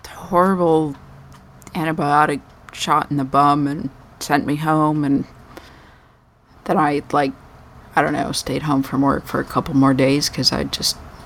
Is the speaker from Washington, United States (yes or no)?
no; Denver, Colorado, United States; Yes, I grew up in Denver, so Colfax is where all the hookers are.